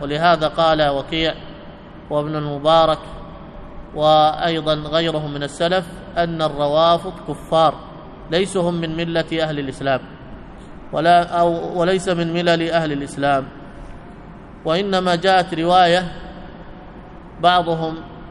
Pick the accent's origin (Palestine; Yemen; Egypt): Yemen; وهكذا الجارودية التي يمثلها عندنا في اليمن الحوثة